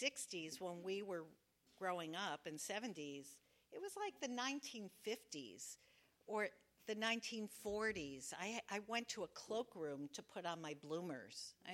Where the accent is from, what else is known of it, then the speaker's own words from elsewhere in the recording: New York, United States; I grew up in Carnegie Hill when it was called the DMZ. It was not chic, it was not gentrified